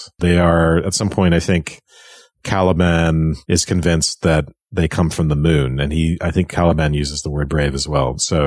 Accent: Ireland; When I was growing up in Ireland

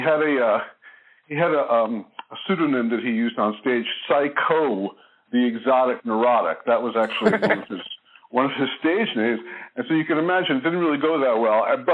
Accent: Brooklyn, New York, United States; The other thing was growing up in Brooklyn. I grew up in a very rough neighborhood

